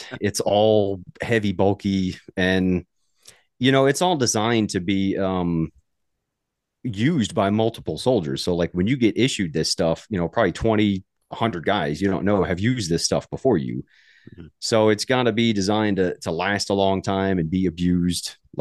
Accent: Gulf Coast, United States; But I grew up on the Gulf Coast on the beach.

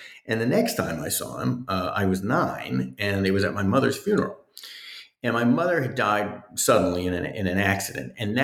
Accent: New York, United States; I happen to love New York. I'm from New York. I grew up there

